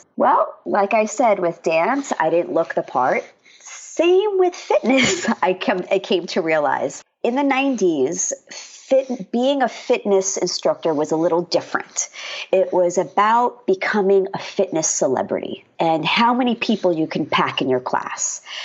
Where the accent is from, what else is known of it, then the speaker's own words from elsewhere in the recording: New York, United States; I grew up in New York. My early life was on Long Island. Wasn't a very diverse area.